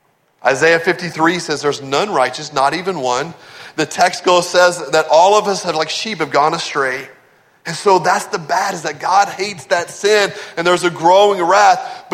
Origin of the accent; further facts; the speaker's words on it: Nederland, Texas, United States; at our church growing up in Nederland, Texas.